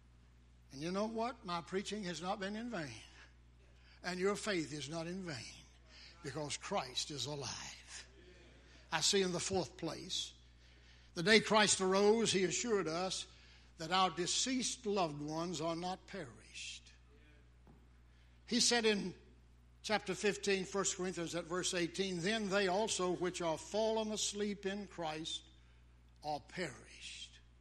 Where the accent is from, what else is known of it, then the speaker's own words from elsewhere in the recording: Danville, Virginia, United States; I go to yonder cemetery in my hometown, Danville, Virginia.